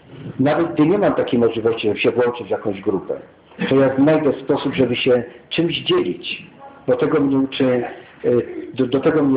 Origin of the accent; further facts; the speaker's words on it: Kamesznica, Silesian Voivodeship, Poland; born there; ja się urodziłem w Kamysznicy, za Milówką, tam gdzie jest taki znany z Podhala ksiądz Zozel.